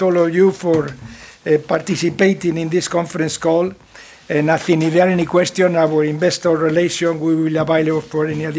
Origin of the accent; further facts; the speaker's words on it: Bilbao, Basque Country, Spain; English is a second language; although the people from Bilbao, we have the reputation of being a little exaggerated sometimes